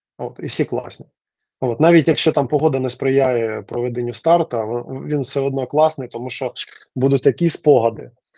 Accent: Mariupol, Donetsk Oblast, Ukraine; Я з Маріуполя, от і у нас там одна з дуже добрих, ну, гарних шкіл боксу була.

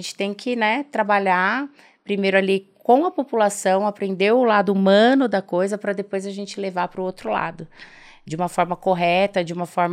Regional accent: Santo Inácio, Paraná, Brazil; moved away as an adult; now in São Paulo, Brazil; Eu sou do Paraná, do interior do Paraná, venho de uma cidadezinha de 6 mil habitantes, Santo Inácio. Tive que sair de lá para fazer faculdade, vim para São Paulo fazer faculdade

